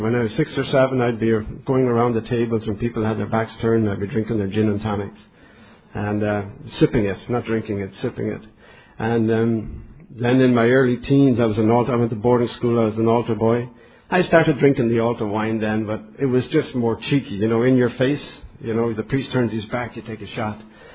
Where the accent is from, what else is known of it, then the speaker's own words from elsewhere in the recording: Dublin, Leinster, Ireland; I grew up in Dublin.